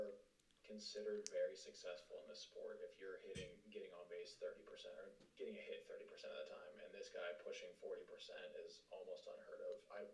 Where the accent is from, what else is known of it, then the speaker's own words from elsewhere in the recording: Kansas City, Missouri, United States; I mean, growing up in Kansas City, the Royals and the Cardinals don't really love each other by any means